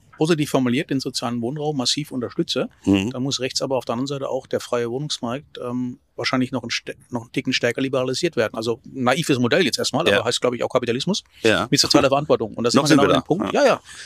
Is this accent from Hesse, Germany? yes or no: yes; Frankfurt, Hesse, Germany; selbst als Frankfurter